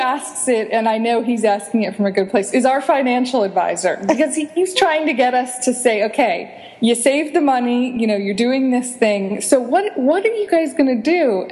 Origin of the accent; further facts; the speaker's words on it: United States; now in United Arab Emirates; I think maybe people in my home country of the States, you know, you end a lease and then you just move